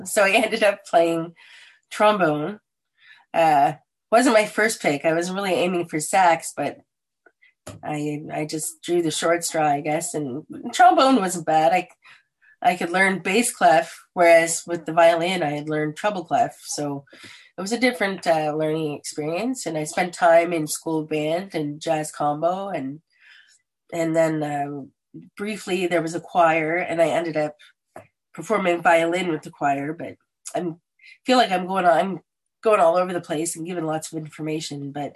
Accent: Stratford, Ontario, Canada; born there; Okay, well, I was born in Stratford, Ontario, just down the road, in to a single mother.

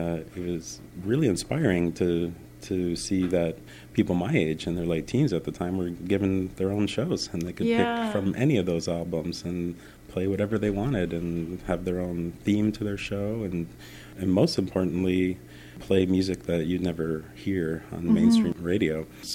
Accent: Elmira, Ontario, Canada; now in Guelph, Canada; I'm from the area. I grew up in Elmira and used to hang out in KW a lot when I was a teenager in my 20s. I currently live in Guelph

